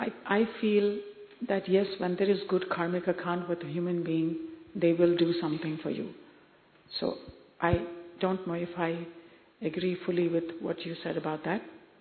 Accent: Japan; English is a second language; I'm from Japan.

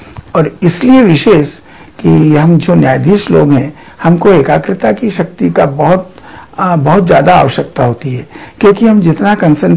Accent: Indore, Madhya Pradesh, India; हम मूलतः जिला इंदौर के रहने वाले हैं।

